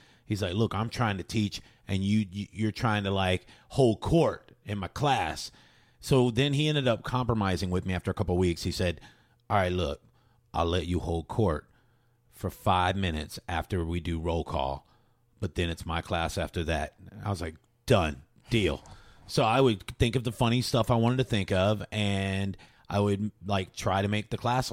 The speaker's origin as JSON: {"language": "English", "town": "Seminole Heights", "region": "Florida", "country": "United States", "tie": "born or raised there", "said": "I grew up in Seminole Heights, and they would come over and like … do some Pryor."}